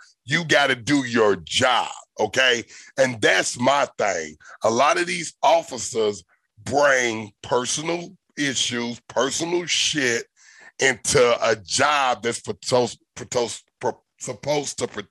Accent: Southern US, United States; I grew up in the South, and the South is not the same.

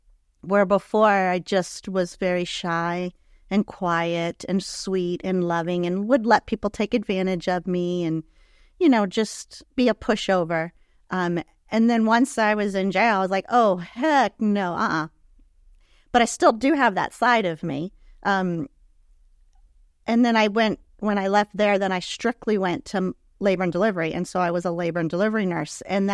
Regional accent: Key West, Florida, United States; moved away as an adult; also born or lived in Gainesville; now in St. Petersburg, United States; I'm from Key West, left Key West in 2000, moved to Gainesville with my husband, raised our kids there. We were there 22 years and moved to St. Petersburg, Florida, a year and a half ago.

